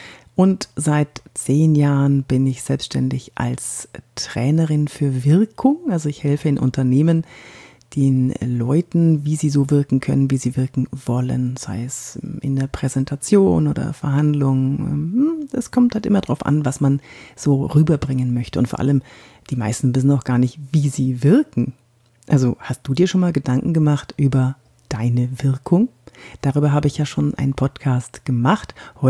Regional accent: Bavaria, Germany; accent: Franconian; also born or lived in Munich; Also ich bin Fränkin, wie du hörst. Ich bin in Frankenland aufgewachsen. Naja gut, ich bin in München geboren, bin in Franken aufgewachsen und in der Schauspielschule habe ich gelernt, wie ich diesen fränkischen Dialekt so ein wenig wegkriege, ne?

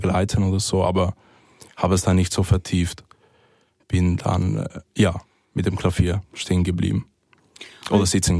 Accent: Dominican Republic; Also ich bin in der Dominikanischen Republik aufgewachsen.

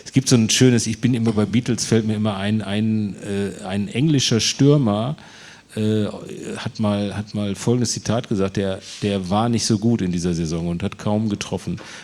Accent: Bochum, North Rhine-Westphalia, Germany; weil ich komme ja aus Bochum

